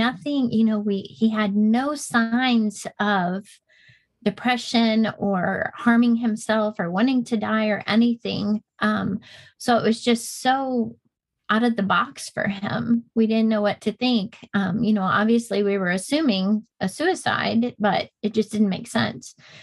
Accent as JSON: {"language": "English", "region": "Indiana", "country": "United States", "said": "I'm from Indiana."}